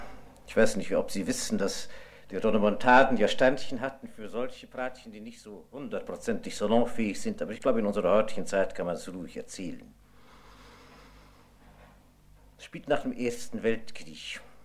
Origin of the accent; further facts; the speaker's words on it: Neuenburg, Courland, Latvia; also born or lived in Angermünde; aufgewachsen bin ich in Neuenburg, im Pastorat Neuenburg